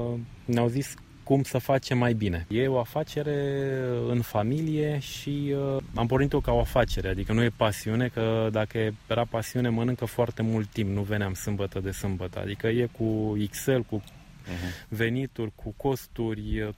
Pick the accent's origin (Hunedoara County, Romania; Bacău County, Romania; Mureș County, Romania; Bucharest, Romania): Bucharest, Romania; E aproape de București, unde locuiesc. Eu sunt bucureștean.